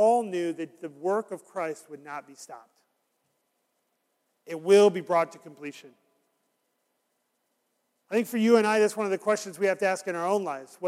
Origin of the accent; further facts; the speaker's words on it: Syracuse, New York, United States; I grew up in Syracuse where it was cloudy for 300 days a year.